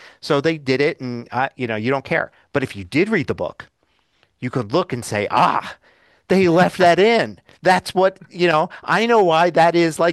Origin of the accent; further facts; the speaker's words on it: Philadelphia, Pennsylvania, United States; I do remember, since I grew up in Philadelphia, 1976 was a big year